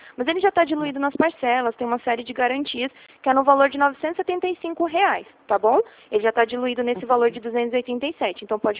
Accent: Atibaia, São Paulo, Brazil; eu sou daqui de Atibaia, que é 11.

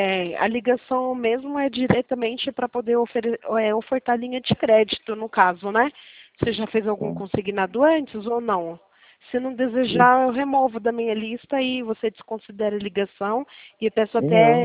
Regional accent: Sorocaba, São Paulo, Brazil; Eu sou daqui de Sorocaba.

